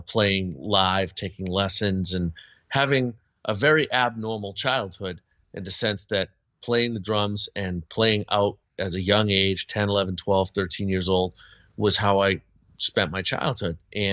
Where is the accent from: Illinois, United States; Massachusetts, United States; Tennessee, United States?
Massachusetts, United States; Boston; I grew up in the Boston area, and Gene was local, of course, to the area